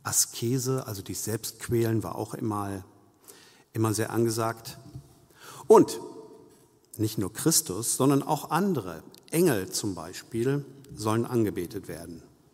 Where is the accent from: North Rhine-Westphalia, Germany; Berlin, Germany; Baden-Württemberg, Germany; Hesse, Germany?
North Rhine-Westphalia, Germany; Ich bin ein Kind des Ruhrgebiets, wohne nicht weit von Kranger, jetzt ist wieder Kranger Kirmes.